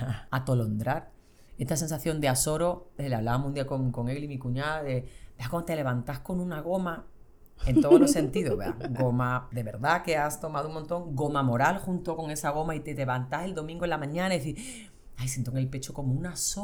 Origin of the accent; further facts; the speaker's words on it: Andalusia, Spain; accent: Andalusian; como soy del sur de España, yo no sé, que siempre la gente del sur nos queremos menos, aunque sea europea, pero soy andaluza y cuando estoy allá me lo hacen sentir un montón por mi acento, que no es el castellano correcto. Yo me defino como activista andaluza